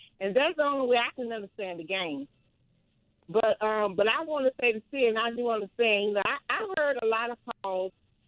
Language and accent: English; Louisiana, United States; now in Mississippi, United States; I mean, well, I live in Mississippi, but I am originally from Louisiana.